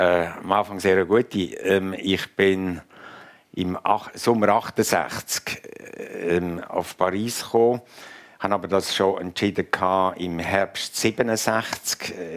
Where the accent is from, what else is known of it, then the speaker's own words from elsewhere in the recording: Switzerland; now in Germany; als Schweizer